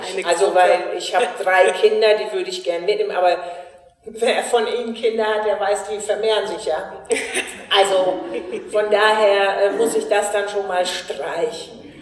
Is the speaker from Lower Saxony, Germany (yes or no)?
yes; Lower Saxony, Germany; Ich bin Ostfriesin durch und durch und ich bin am liebsten in Ostfriesland.